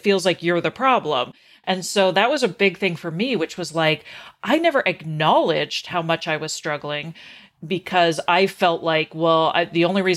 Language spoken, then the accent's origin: English; Canada; I'm lucky I was raised in Canada